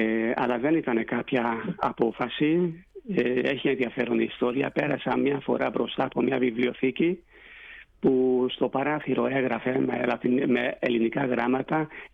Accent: Hungary; Greek is a second language; Είμαι 57 χρονών. Οπότε εγώ μεγάλωσα στην Ουγγαρία, ανήκω στην δεύτερη γενιά, μπορεί και στην τρίτη, επειδή οι γονείς μου ήρθαν παιδιά, κοινωνικοποιήθηκαν στην Ουγγαρία, μεγάλωσαν στην Ουγγαρία σε ουγγρικό περιβάλλον. Εγώ τα ελληνικά τα έμαθα εδώ

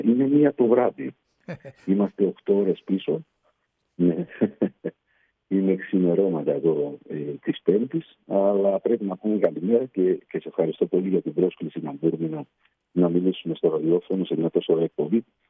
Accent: Thessaloniki, Central Macedonia, Greece; Μεγαλώσαμε μαζί στην Τούμπα.

